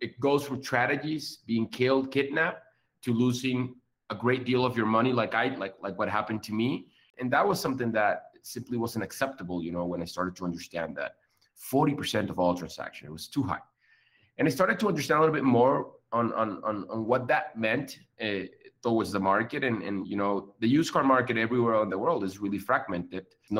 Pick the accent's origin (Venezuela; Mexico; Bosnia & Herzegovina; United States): Venezuela; I'm from Venezuela. I've been living across the world for the past 12 years now. And I was living in Colombia back in 2012.